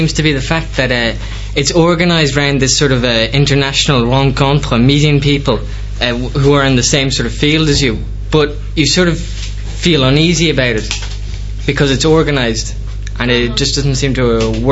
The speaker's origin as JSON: {"language": "English", "country": "Ireland", "first_language": "English", "said": "I'm Irish. My first language is English, but I speak far more French when I'm here"}